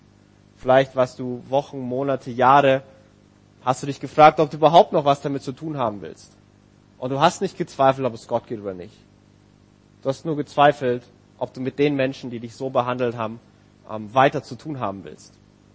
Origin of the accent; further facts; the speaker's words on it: Bayreuth, Bavaria, Germany; ich bin hier in Bayreuth geboren und aufgewachsen